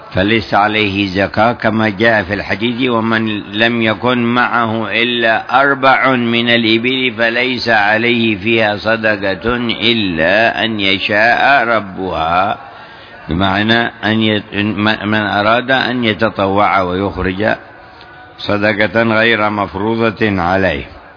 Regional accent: Hadhramaut, Yemen; فبالأواقي الموجودة عندنا في حضرموت تصير 21 وقية

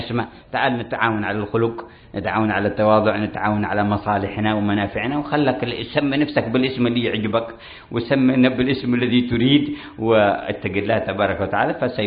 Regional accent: India; وقال في قصة غريبة عندنا في الهند

